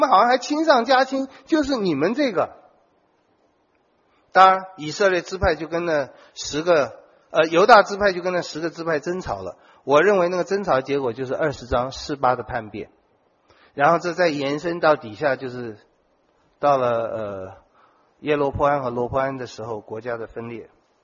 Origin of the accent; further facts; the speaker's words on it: China; 各位，这个啊，我们中国人其实最懂这些了，官场的这个优先次序啊、排名啊什么，我们非常了解。